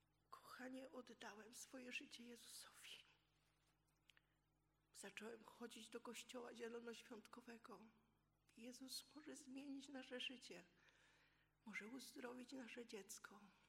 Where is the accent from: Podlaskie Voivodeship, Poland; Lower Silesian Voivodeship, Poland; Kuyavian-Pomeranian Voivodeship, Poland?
Kuyavian-Pomeranian Voivodeship, Poland; born there; moved away as an adult; Perspektywy na Kujawach, bo tam się urodziłam, na mieszkanie własne były takie, no może z 13 lat, może z 15 trzeba poczekać.